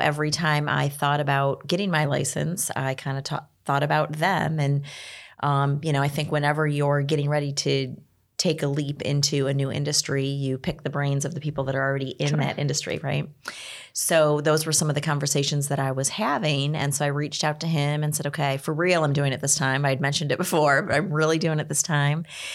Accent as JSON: {"language": "English", "town": "Rochester", "region": "New York", "country": "United States", "tie": "born or raised there", "said": "Born and raised in Western New York, which is actually not far from where you're from, right, Kim?"}